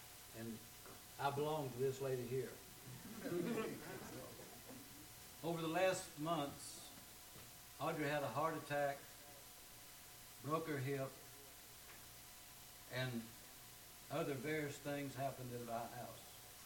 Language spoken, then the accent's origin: English; Alabama, United States; I'm not anything like she is, just that she was. I am from Alabama, so that's from deep south.